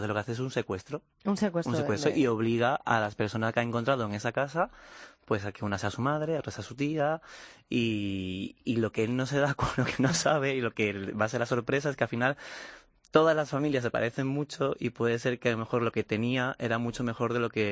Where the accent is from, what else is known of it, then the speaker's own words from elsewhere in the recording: Seville, Andalusia, Spain; now in Madrid, Spain; Yo por ejemplo que soy de Sevilla, soy andaluz